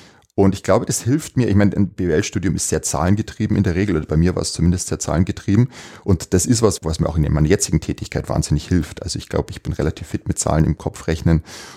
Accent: Regensburg, Bavaria, Germany; ich habe begonnen im zarten Alter von 15 Jahren in einer Pfandleihe im beschaulichen Regensburg, meiner Heimatstadt.

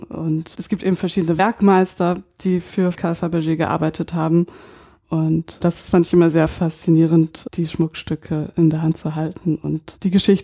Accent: London, United Kingdom; Und wir haben damals in London gelebt, wo ich aufgewachsen bin.

